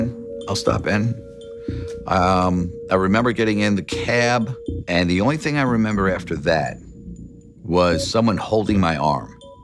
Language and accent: English; Long Island, New York, United States; I grew up blue collar on Long Island and, you know, playing baseball.